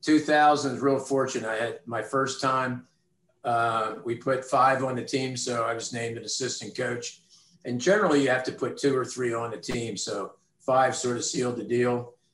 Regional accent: Philadelphia, Pennsylvania, United States; she swam for a coach that I grew up swimming with in Philadelphia.

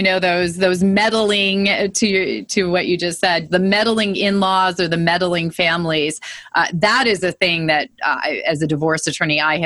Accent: Scotland, United Kingdom; Well, in my family, it's we're all Scottish

